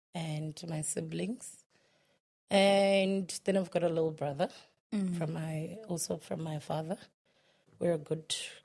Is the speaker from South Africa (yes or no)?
yes; Soshanguve, Gauteng, South Africa; But I grew up in Soshanguve.